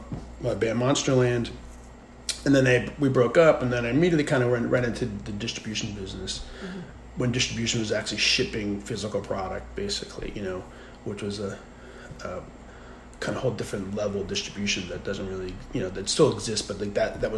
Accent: Connecticut, United States; now in New York, United States; Well, I'm from Connecticut, so it wasn't really that far away.

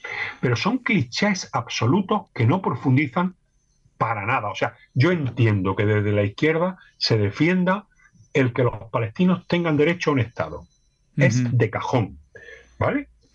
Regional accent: Spain; como españoles en mi caso

